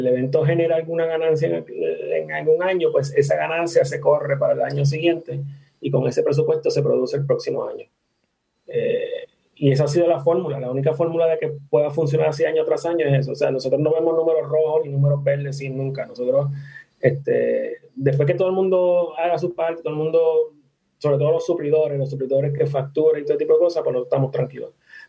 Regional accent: Dorado, Puerto Rico; nos criamos juntos aquí en Dorado.

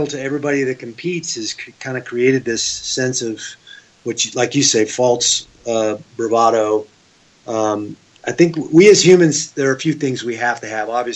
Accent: Seattle, Washington, United States; also born or lived in Oregon; now in Las Vegas, United States; I grew up in Seattle. I lived in Oregon for a very long time, and then about 12 years ago, I moved from Oregon to Las Vegas, and I've been in Vegas ever since.

